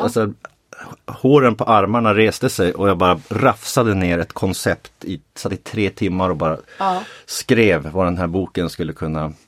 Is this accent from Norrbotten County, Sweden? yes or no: yes; Piteå, Norrbotten County, Sweden; jag kom ju från Piteå ursprungligen.